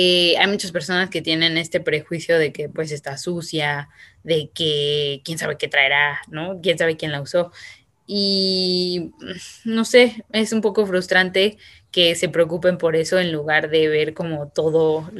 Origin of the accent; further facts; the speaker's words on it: Mexico City, Mexico; Yo tengo 26 años, nací en la Ciudad de México y siempre he estado en la Ciudad de México.